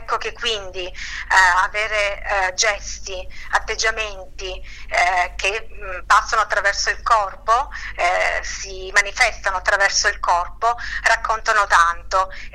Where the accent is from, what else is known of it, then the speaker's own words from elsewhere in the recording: Apulia, Italy; now in Monza and Brianza, Italy; Io sono di origine salentina, ma vivo in provincia di Monza Brianza da 15 anni.